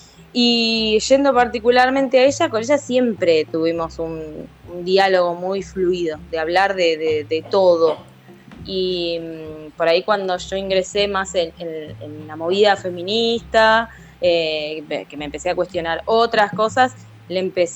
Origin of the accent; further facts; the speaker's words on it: Buenos Aires, Argentina; now in Bragado, Argentina; pero soy de Deró